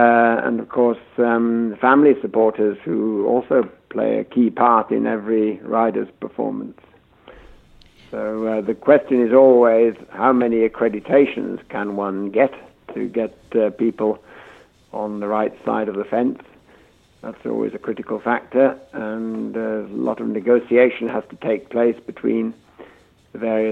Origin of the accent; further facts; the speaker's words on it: United Kingdom; especially as a Brit